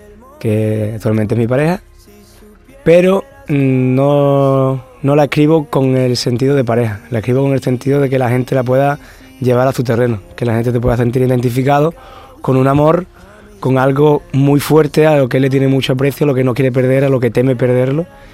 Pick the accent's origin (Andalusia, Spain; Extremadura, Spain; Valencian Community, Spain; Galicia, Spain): Andalusia, Spain; Benalúa; now in Seville, Spain; Yo estoy ahora mismo estudiando en Sevilla, pero bueno, cada fin de semana que puedo bajo a Benalú, a mi pueblo, y a ver a mis amigos, a mi familia, a todo el mundo.